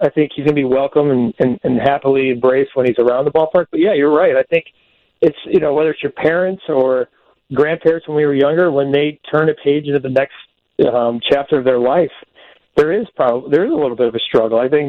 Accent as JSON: {"language": "English", "region": "Indiana", "country": "United States", "tie": "born or raised there", "said": "I grew up in Indiana. I passed him a few times on the Indiana toll road, and I just would laugh."}